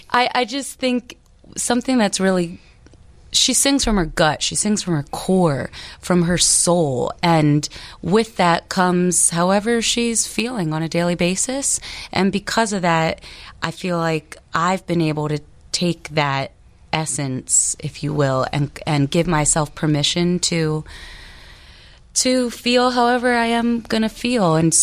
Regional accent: Baltimore, Maryland, United States; I actually have family that used to live in Oak Park, and I'm from Baltimore, and my mom, my brother, my family, we would all drive from Maryland to Oak Park

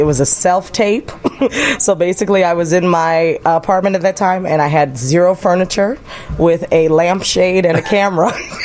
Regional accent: East Coast, United States; I mean, and I'm from the East Coast, and I've seen all the shows in New York.

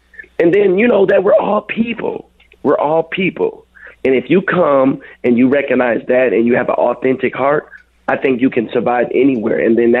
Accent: Minneapolis, Minnesota, United States; Like, I grew up on 26 and Cedar. So I spent a lot of my time growing up in Little Earth.

